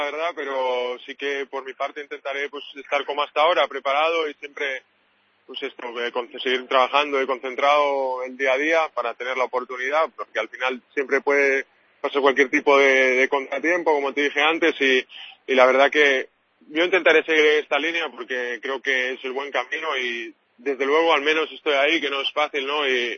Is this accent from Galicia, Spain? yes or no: yes; Cangas, Galicia, Spain; poder representar a Galicia como un deportista olímpico, a mi pueblo también, a Cangas